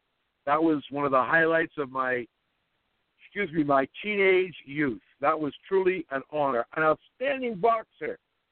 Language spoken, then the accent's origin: English; Boston, Massachusetts, United States; Born and brought up in the Boston area.